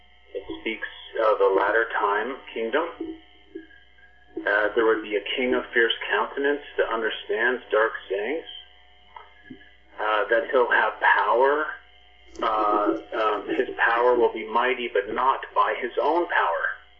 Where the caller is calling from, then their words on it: Canada; calling from Canada.